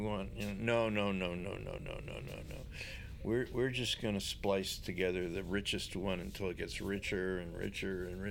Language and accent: English; New York, United States; Well, I'm from Columbia County, so I know Hudson well.